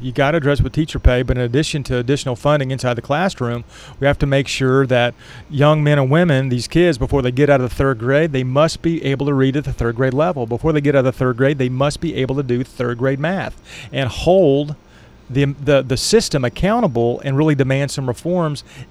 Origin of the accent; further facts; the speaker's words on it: Enid, Oklahoma, United States; My hometown of Enid, where I was born and raised, you got some, decent-sized buildings.